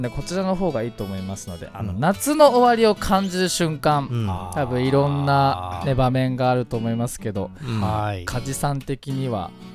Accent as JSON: {"language": "Japanese", "town": "Fujisawa", "region": "Kanagawa", "country": "Japan", "said": "藤沢出身の俳優タレントとして活動する"}